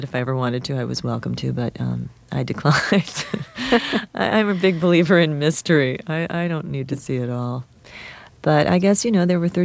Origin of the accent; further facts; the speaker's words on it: Buffalo, New York, United States; because I grew up in Buffalo, and we're not exactly known for our ski slopes.